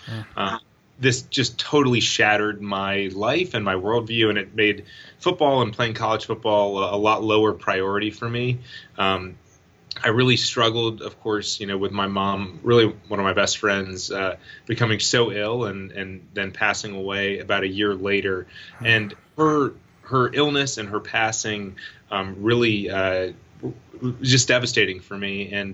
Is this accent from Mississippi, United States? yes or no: no; Raleigh, North Carolina, United States; I grew up in Raleigh, North Carolina, and my lifelong dream was to play college football.